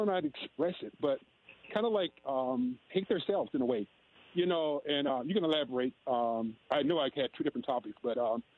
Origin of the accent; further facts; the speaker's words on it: Alabama, United States; now in Albuquerque, United States; I'm from Alabama, even though I live in Albuquerque, New Mexico.